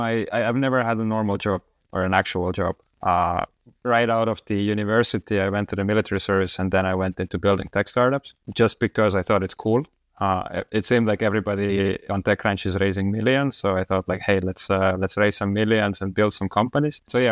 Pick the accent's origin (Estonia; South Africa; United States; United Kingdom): Estonia; English is a second language; now in Latvia; I'm originally from Estonia, but I live in Latvia.